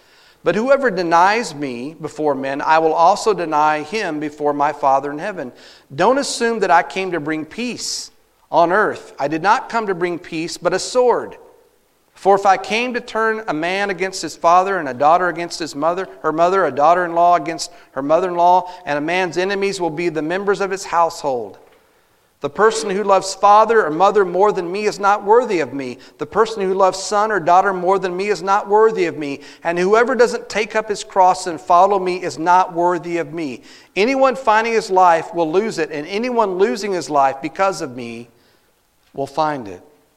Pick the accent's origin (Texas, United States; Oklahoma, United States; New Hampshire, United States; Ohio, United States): Texas, United States; now in Missouri; I grew up in Texas, and God called me to Missouri, and that's about 11-hour drive from where I'm from.